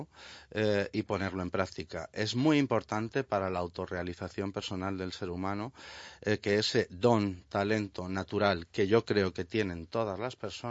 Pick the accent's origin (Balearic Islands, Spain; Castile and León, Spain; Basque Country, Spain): Castile and León, Spain; Medina de Rioseco; en el ayuntamiento de mi pueblo, Medina de Rioseco, Valladolid.